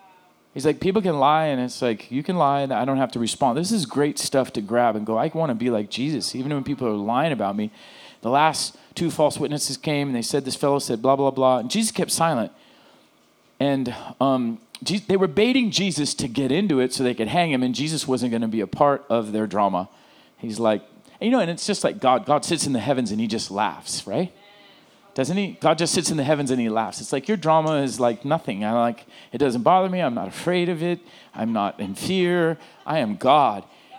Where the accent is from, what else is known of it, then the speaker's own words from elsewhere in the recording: Oceanside, California, United States; I grew up in Oceanside.